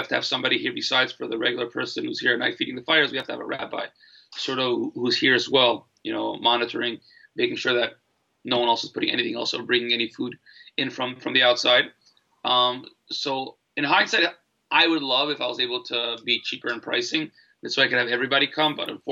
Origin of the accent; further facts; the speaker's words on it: Brooklyn, New York, United States; I'm from Brooklyn, so I'm able to do stuff that, if I want to do this, if I want to do prime rib, I'm doing prime rib today.